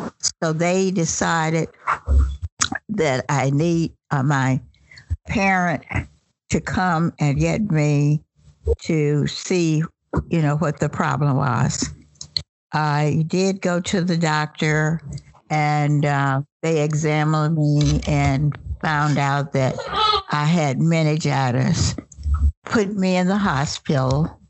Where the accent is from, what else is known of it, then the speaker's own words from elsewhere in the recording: Columbus, Ohio, United States; And I'm here from Columbus, Ohio.